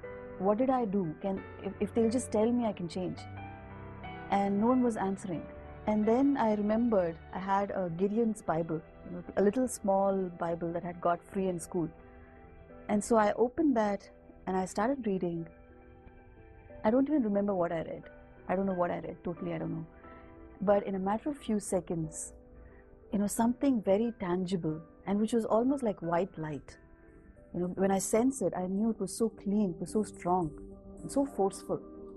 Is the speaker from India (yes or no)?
yes; India; I'm from India, and I've been a Hindu by birth.